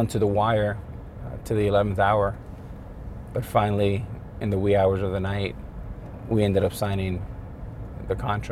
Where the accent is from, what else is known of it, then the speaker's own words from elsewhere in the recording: Miami, Florida, United States; growing up in Miami for a long time, we didn't have a professional sports team.